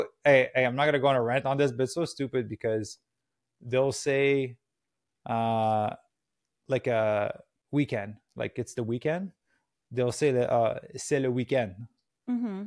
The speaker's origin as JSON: {"language": "English", "region": "Quebec", "country": "Canada", "said": "And then I start speaking and it's slang French. I'm from Quebec, Canada."}